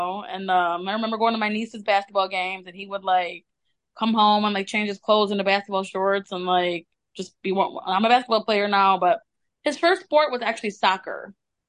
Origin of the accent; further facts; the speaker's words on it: Detroit, Michigan, United States; I grew up in Detroit, so we went to a lot of Tigers games.